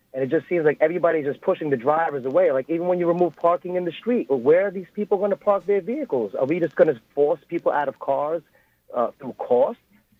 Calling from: Brooklyn, New York, United States; I'm calling from Brooklyn, New York, actually.

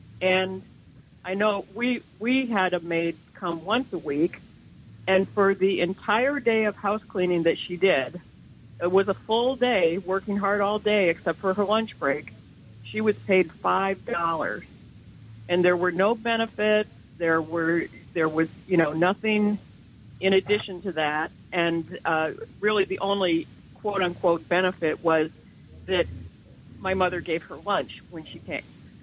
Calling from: New Jersey, United States; I'm calling from New Jersey.

